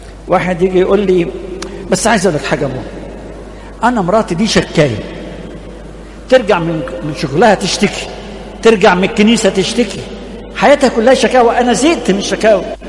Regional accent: Egypt; احنا كمصريين محتاجين نتغير في الحته دي شويه.

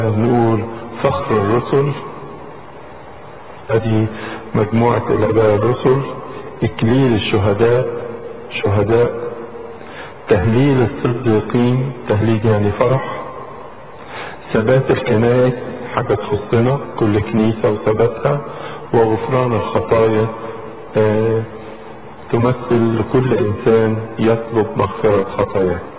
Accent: Egypt; مدينة تشبه مدينة الإسكندرية عندنا في مصر،

